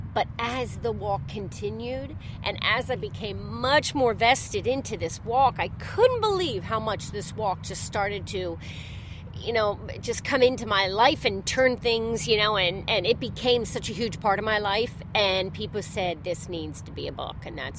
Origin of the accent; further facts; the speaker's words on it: East Coast, United States; I'm not from here. I'm from the East Coast. And so I moved out here, and I had heard about these missions.